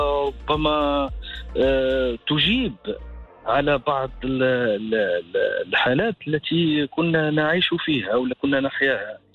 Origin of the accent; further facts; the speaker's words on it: Morocco; بهذا الغناء الشعبي الخاص بنا احنا كمغاربة